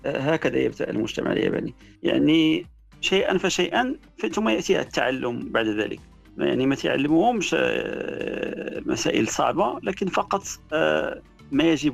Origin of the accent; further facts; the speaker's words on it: Morocco; ماشي تيبقى جالس عاصر على القهوة كما نقولوا احنا في المغرب